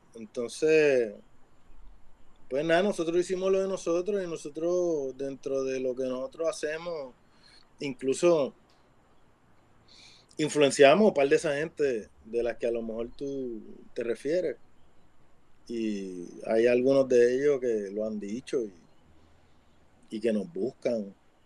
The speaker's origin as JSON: {"language": "Spanish", "town": "Carolina", "country": "Puerto Rico", "said": "yo soy de Carolina, o sea, yo soy un caco más del corillo."}